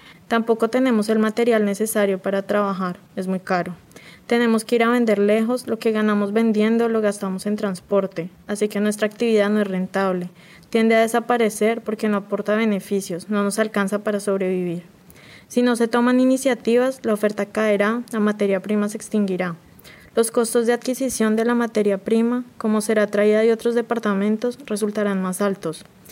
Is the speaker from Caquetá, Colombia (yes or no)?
no; San Pues, Sucre, Colombia; Vengo de San Pues, un pueblito del departamento de Sucre en el que vivimos unos 14.000 CENUs.